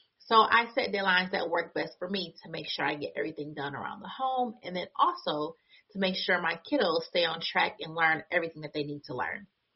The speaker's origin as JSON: {"language": "English", "country": "United States", "said": "I am from the United States."}